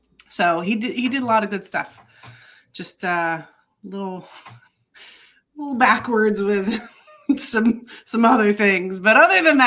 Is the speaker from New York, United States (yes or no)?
no; Michigan, United States; I'm from Michigan. Michigan is a very big hunting state, big time hunting state, more than Pennsylvania for sure. And I just grew up.